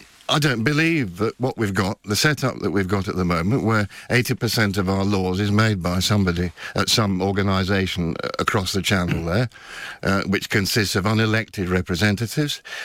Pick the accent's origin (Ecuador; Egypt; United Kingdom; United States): United Kingdom; Oldham, North West England; I come from Oldham.